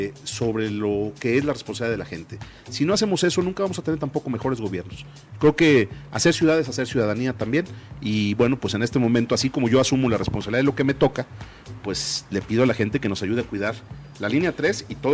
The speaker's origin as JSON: {"language": "Spanish", "town": "Guadalajara", "region": "Jalisco", "country": "Mexico", "said": "Yo soy tapatío antes que gobernador. Aquí vivo, aquí quiero seguir viviendo."}